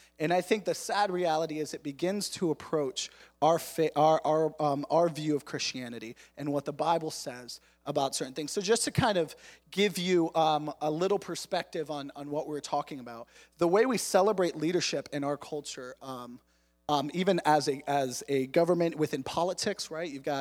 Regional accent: New England, United States; I was born here. I love this country, America, right with you guys. I celebrate July 4th too. I'm from New England.

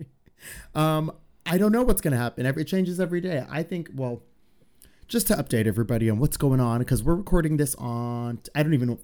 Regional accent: Houston, Texas, United States; I'm from Houston.

